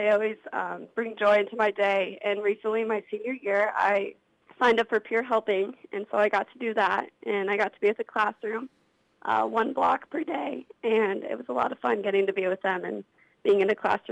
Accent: Wayland, Iowa, United States; I grew up tumbling in Wayland, Iowa

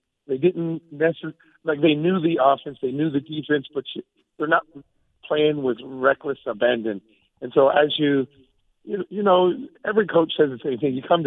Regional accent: Lindsay, California, United States; I came from Lindsay, and I hated Strathmore with a passion.

